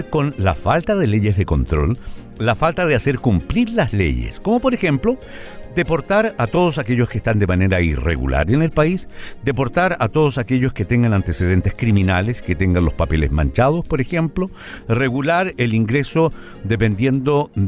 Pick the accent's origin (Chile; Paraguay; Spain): Chile; qué poco nobles que somos los chilenos